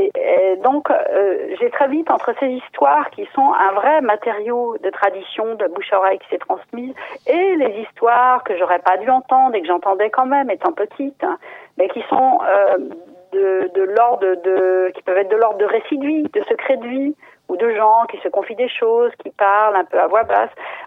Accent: Pays de la Loire, France; J'ai commencé chez moi, en Vendée

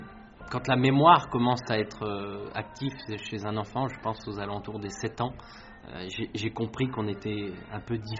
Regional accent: Jarny, Grand Est, France; je suis originaire de France, c'est vrai que j'ai oublié de le dire. C'est une petite commune de un peu moins de 8000 habitants en Meurthe-et-Moselle, entre Metz et Verdun.

